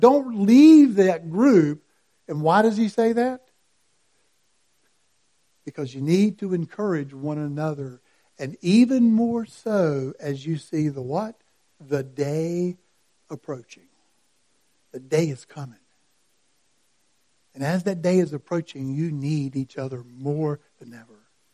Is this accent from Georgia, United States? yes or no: yes; Georgia, United States; let's go ahead and say it because I'm from Georgia, those Bulldogs as they come out of that locker room.